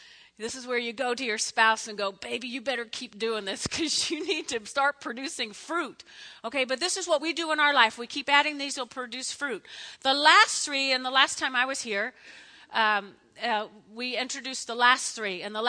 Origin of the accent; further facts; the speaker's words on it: New Jersey, United States; I grew up in North Jersey, And there were eight of us in a family.